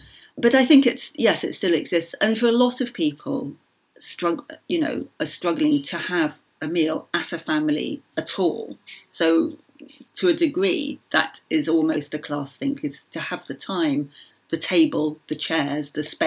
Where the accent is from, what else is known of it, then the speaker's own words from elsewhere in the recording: Yorkshire and the Humber, United Kingdom; I grew up in Yorkshire.